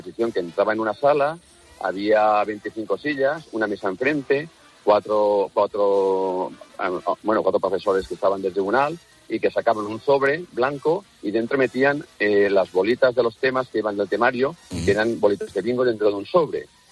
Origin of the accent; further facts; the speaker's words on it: Valencia, Valencian Community, Spain; yo soy de Valencia